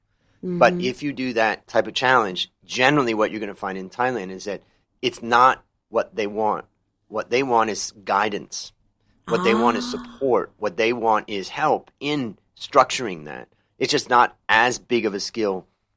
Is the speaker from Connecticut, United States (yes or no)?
no; Ohio, United States; moved away as an adult; I grew up in Ohio, and everybody looked like me. And when I moved to California as a young guy, I just wanted to try something different. I moved from Ohio to California